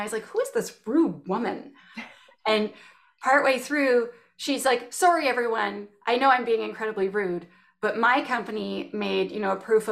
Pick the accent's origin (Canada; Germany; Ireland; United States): Canada; accent: Canadian; And I live in Canada. I'm Canadian. That is my accent.